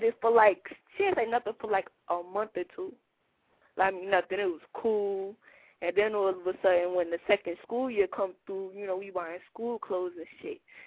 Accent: New York, United States; also born or lived in South Carolina; I legally couldn't get a job in the state of South Carolina because we're from New York. If we had been in New York, it would have been different.

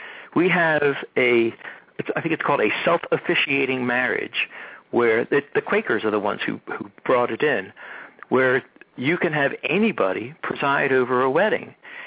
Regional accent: Abington, United States; My hometown of Abington tried to create exactly that sort of an ordinance

